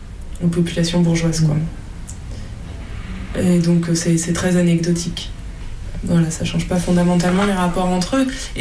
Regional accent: France; en tant que Française, dans les quartiers irlandais, on est accueillis comme des soutiens

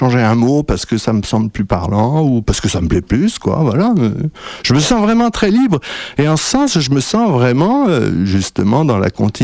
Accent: France; Ma langue musicale première, c'est l'anglais, hein. Et puis bon, je suis français et donc je joue sur les deux tableaux, quitte à mélanger carrément les deux langues dans la même chanson.

